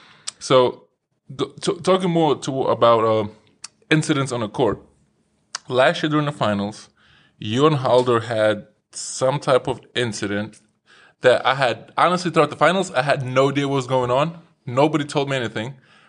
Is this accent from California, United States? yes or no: no; New York, United States; But it's just how we are. Because I'm from New York.